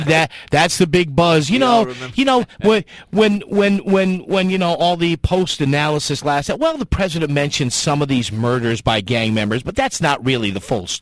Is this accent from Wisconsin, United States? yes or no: no; New Haven, Connecticut, United States; My hometown. My hometown. My beloved hometown. I grew up riding my bike through the streets of New Haven.